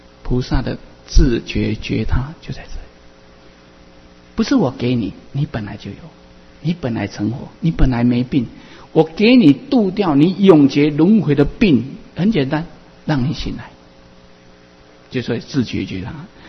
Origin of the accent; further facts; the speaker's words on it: Taiwan; accent: Taiwanese Mandarin; 对不起，我这个台湾国语啊